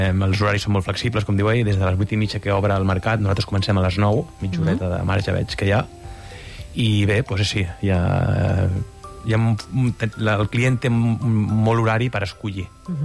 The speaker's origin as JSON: {"language": "Catalan", "town": "Barcelona", "region": "Catalonia", "country": "Spain", "said": "No, jo sóc de Gràcia, veí de Gràcia."}